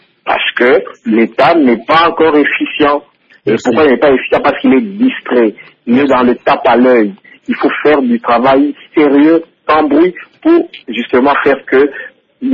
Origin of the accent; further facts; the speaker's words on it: Kalemie, Tanganyika, DR Congo; J'ai grandi à Kalemie, c'est ma ville